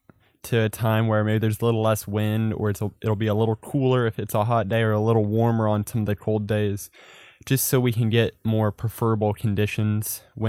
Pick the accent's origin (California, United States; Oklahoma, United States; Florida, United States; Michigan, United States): Oklahoma, United States; Coweta; There was a few kids that came to run at RSU before I had, also from Coweta.